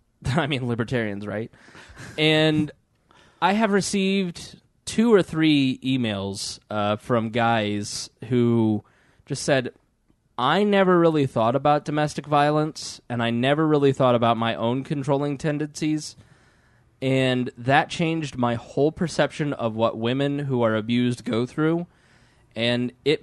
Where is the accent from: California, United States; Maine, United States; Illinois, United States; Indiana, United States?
Indiana, United States; Plainfield; Where we grew up, we grew up in Plainfield, like 45 minutes west in the county. It was Amo, so it was like way out in the country.